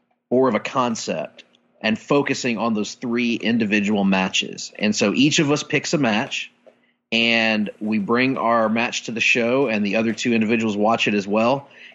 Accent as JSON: {"language": "English", "town": "Mobile", "region": "Alabama", "country": "United States", "tie": "born or raised there", "said": "Uncensored 98, the pay per view they held in my hometown of Mobile, Alabama, was the first time I got to see."}